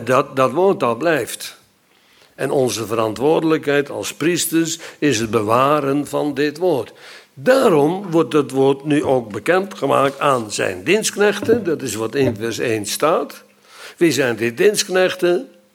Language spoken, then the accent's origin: Dutch; Friesland, Netherlands; want ik kwam uit het noorden van Friesland, uit het beeld, oorspronkelijk.